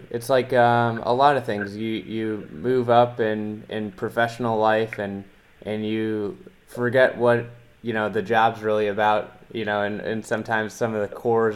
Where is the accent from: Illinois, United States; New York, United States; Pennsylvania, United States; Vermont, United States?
Illinois, United States; Chicago; I'm a Chicagoan, so I don't have quite as cold